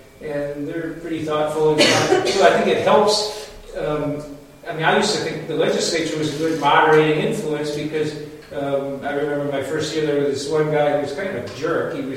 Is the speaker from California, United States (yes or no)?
no; Roseville, Minnesota, United States; from Roseville, Minnesota.